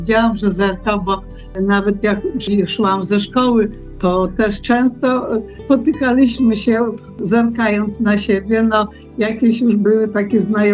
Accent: Warka, Masovian Voivodeship, Poland; now in Radzików, Poland; W tej chwili mieszkamy w Radzikowie, parafia Łaźniew, ale ja pochodzę z Warki nad Pilicą, a mąż z Góry Kalwarii.

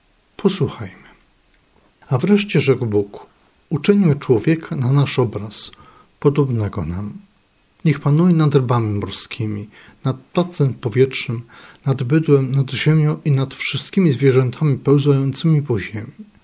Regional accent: Kalisz, Greater Poland Voivodeship, Poland; jestem z parafii Miłosierdzia Bożego z Kalisza. Kiedy się urodziłem, parafia trwała już 2 lata. I właściwie przez cały czas, od momentu chrztu, a potem przez czas bycia ministrantem, ja jakby wyrosłem z obrazem Jezusa Miłosiernego

